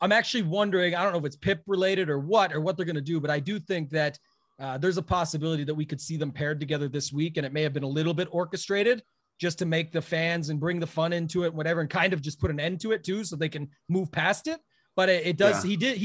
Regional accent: Canada; I don't know if it's because I'm Canadian

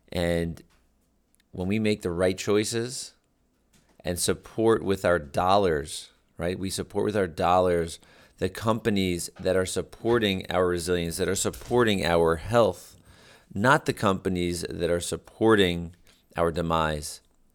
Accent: United States; I'm a person. I'm a human. I'm an American.

